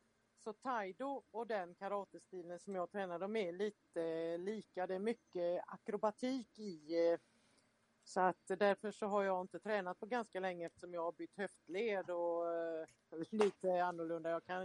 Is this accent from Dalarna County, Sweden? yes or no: yes; Dalarna County, Sweden; also born or lived in Mölndal; jag är uppvuxen i Dalarna och känner att jag kommer från Dalarna. Men mina föräldrar var nere och svängde i Mölndal. Så att jag är född i Mölndal.